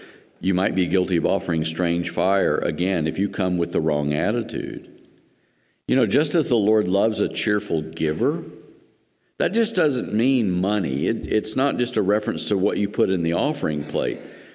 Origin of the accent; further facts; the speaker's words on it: Appalachia, United States; I'm from Appalachia, so this happens all the time.